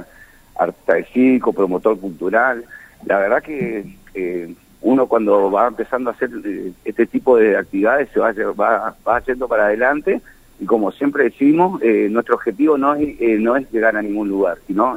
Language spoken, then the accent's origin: Spanish; Resistencia, Chaco, Argentina; principalmente yo soy un artista chaqueño, este año cumplo 25 años de ser payaso, de trabajar en la calle, soy acá de Resistencia